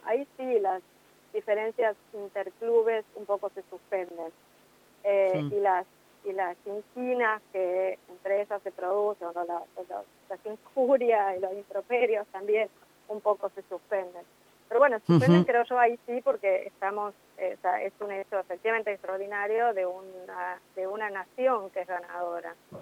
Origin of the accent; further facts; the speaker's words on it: Argentina; de lo que somos también los argentinos